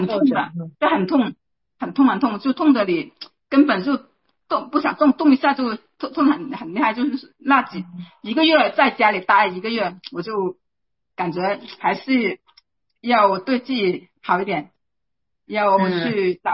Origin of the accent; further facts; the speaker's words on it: Guangdong, China; 我是生于南方嘛，地道了，在广东人没见过下雪，没见过飘雪